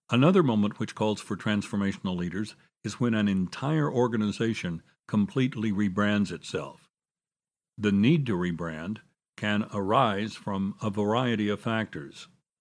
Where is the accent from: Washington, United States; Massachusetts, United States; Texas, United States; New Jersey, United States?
Texas, United States; Dallas; Over the past quarter century, this challenge has faced hospitals in my hometown. Several of the historic hospitals in Dallas were started by faith-based organizations